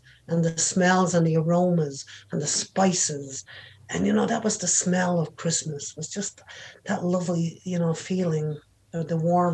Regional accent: Ireland; now in United States; Growing up in Ireland, we had all these traditions, you know.

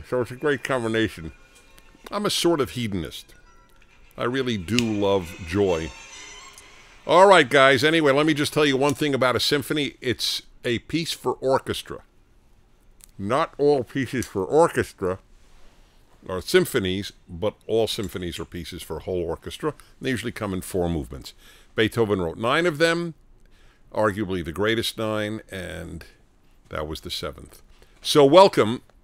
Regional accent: New York City, New York, United States; I grew up in New York City, and I had a ticket for $1 because they gave tickets to high school students for $1.

